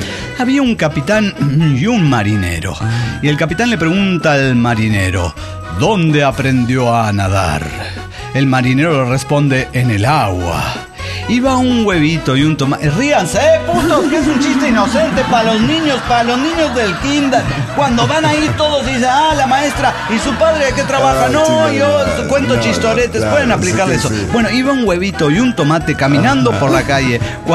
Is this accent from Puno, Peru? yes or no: yes; Juliaca, Puno, Peru; de Juliaca, Perú.